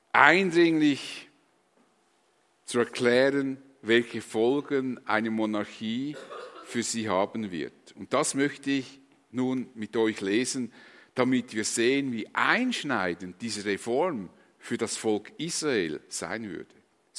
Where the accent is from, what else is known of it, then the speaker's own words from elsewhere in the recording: Switzerland; Vor allem als Schweizer, die wir so freiheitsliebend sind.